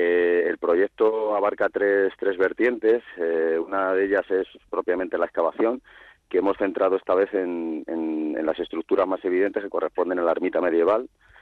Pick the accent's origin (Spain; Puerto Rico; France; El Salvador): Spain; Villarejo; born there; yo que además soy vecino de Villarejo y nacido aquí